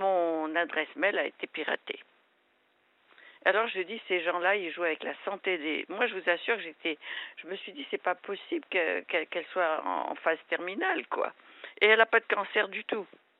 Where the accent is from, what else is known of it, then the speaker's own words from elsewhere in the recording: Madagascar; moved away as an adult; je suis née à Madagascar. Je ne suis pas malgache. Je suis née de parents mauriciens.